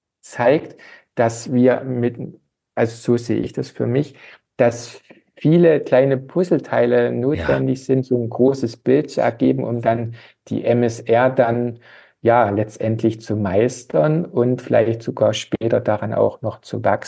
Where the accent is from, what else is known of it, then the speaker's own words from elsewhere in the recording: Saxony, Germany; ich bin ja ursprünglich aus dem Erzgebirge und schöne Mountainbike-Region.